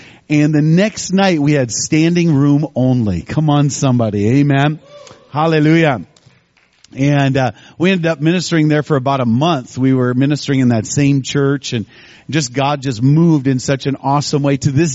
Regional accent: Minnesota, United States; I'm an evangelist from Minnesota.

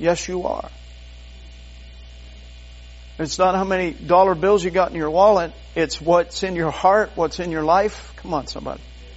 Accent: Pennsylvania, United States; Pennsylvania is my home state.

